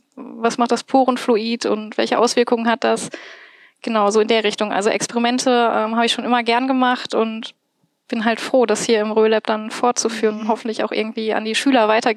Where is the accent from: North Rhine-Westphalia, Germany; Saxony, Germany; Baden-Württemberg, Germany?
North Rhine-Westphalia, Germany; Bochum; Ursprünglich komme ich aus Bochum.